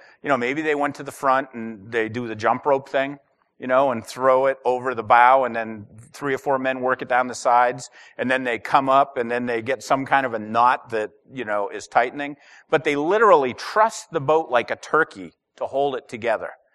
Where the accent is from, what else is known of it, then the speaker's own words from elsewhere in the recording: New England, United States; I'm from New England.